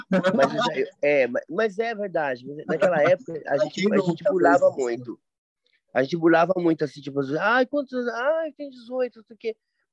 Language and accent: Portuguese; Campinas, São Paulo, Brazil; born there; Então, tipo, eu nasci em Campinas, né? Eu comecei pelo interior, pelo menos, né?